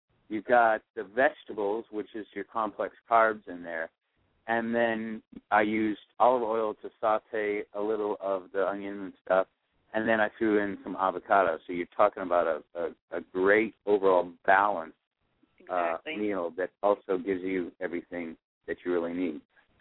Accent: Florida, United States; I found a Florida avocado, which I'm from Florida originally.

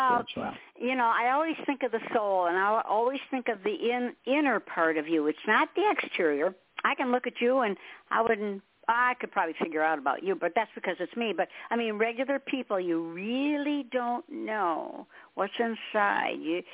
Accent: Michigan, United States; now in US South; I mean, I'm in the South, and I was born and raised in Michigan. So it's completely different up there.

